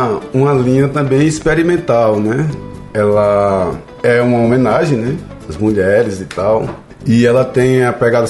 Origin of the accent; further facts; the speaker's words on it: Pernambuco, Brazil; now in Fortaleza, Brazil; Eu sou pernambuquense.